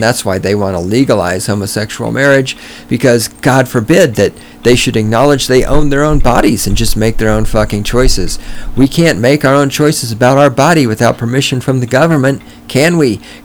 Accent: Texas, United States; I know how I got there, because I'm from the South. I know this. Even when I was a kid in the South, in Texas, white people used the word nigger.

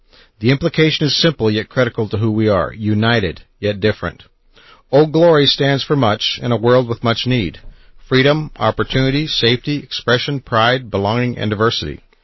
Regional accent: Mexico; Now, I was raised in Mexico

